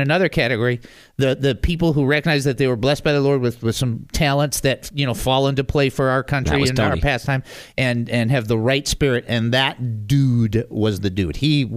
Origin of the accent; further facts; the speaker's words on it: Detroit, Michigan, United States; I'm from Detroit. I've been out here a while, but I'm still from Detroit.